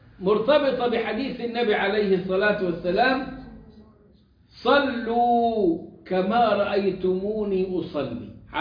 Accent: Egypt; تيجي عندنا في مصر

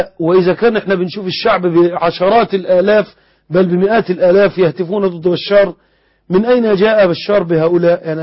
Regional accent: Egypt; أنا كمصري

